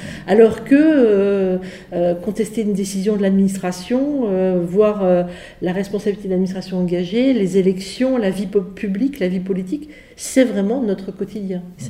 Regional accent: Longwy, Grand Est, France; also born or lived in Metz; je suis originaire du Pays Haut, toute ma famille est originaire alors, du Pays Haut du côté de ma mère et de la région Messine du côté de mon père, donc c'est là que j'ai passé mon enfance, à Longwy, j'ai fréquenté les écoles publiques

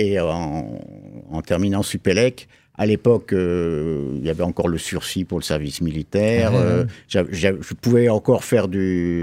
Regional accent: Nancy, Grand Est, France; Ouais, je suis né à Nancy, à la maison.

